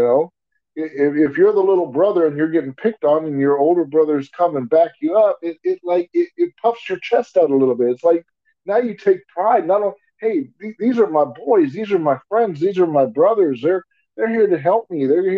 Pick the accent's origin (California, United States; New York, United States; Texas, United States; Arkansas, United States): Texas, United States; And then as I got older, because I'm from Texas, I kind of, drifted towards the Houston Oilers